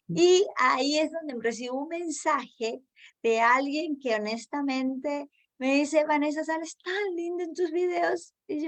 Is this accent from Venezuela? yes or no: no; Peru; que las dos somos peruanas